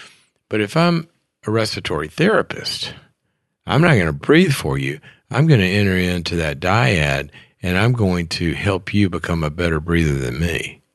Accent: Mississippi, United States; also born or lived in Texas; I went to visit my girlfriend in Texas. I went to school in Texas. I was from Mississippi.

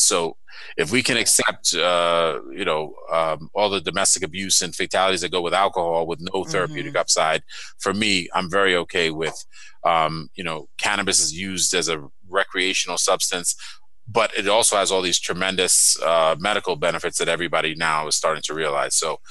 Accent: New York City, New York, United States; I'm from Brooklyn and Queens in New York City, so that's ground zero for every kind of bad drug event you can have.

